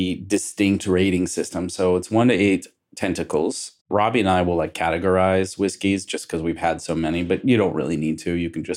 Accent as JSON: {"language": "English", "region": "Kentucky", "country": "United States", "said": "I'm from Kentucky originally, too. So, you know, I had access."}